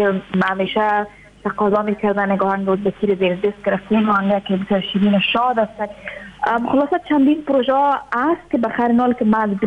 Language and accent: Persian; Afghanistan; ما اگر چی دیر نشد از افغانستان آمدم